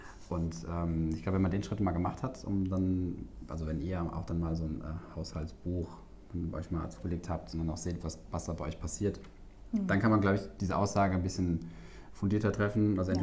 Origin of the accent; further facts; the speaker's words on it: Mainz, Rhineland-Palatinate, Germany; born there; wir sind hier in Koblenz. Ich bin aber eigentlich gebürtig Mainzer.